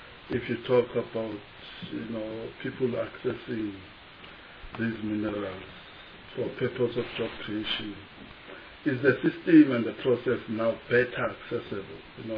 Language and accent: English; Kimindlovu, KwaZulu-Natal, South Africa; In my hometown in Kimindlovu, in KwaZulu-Natal, when I came back from Cape Town